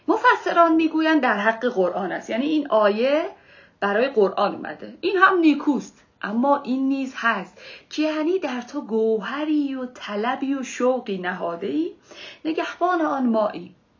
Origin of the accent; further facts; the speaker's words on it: Iran; من ایرانیم.